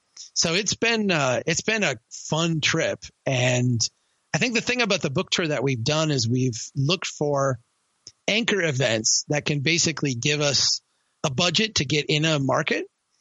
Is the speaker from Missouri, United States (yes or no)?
no; Brainerd, Minnesota, United States; I am back home now in Brainerd, Minnesota, my hometown.